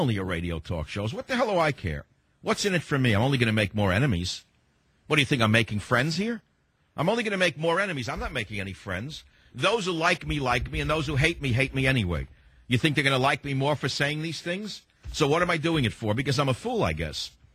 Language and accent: English; New York City, New York, United States; accent: New York; So although I'm a boy from New York City with a heavy New York accent, you and I speak the same language, I guess.